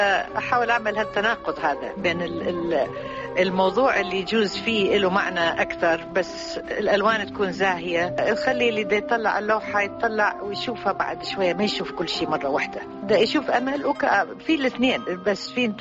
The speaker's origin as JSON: {"language": "Arabic", "town": "Baghdad", "region": "Baghdad Governorate", "country": "Iraq", "tie": "born or raised there", "moved": "yes", "said": "من سنة 71 من طلعت من بغداد وهو كله تنقل"}